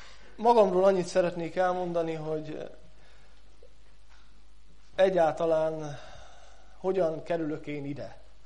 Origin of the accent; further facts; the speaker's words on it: Tarpa, Szabolcs-Szatmár-Bereg, Hungary; a Tarpa nevezetű községből származom. Ez Fehérgyarmat irányában, ahogy megyünk Vásárosnamény felé, ott egy 2500 fős kis község. És ott születtem, szüleim már gyermekkoromtól fogva vittek gyermekisten tiszteletre, egy nagyon komoly vallásos családban